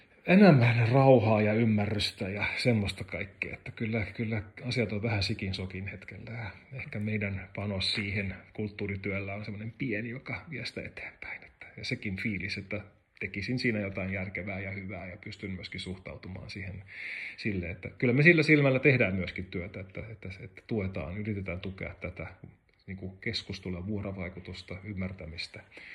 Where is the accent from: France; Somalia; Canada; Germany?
Germany; now in Finland; Kun mä oon saksalainen, niin tietysti meille tulee adventskrans pöydälle.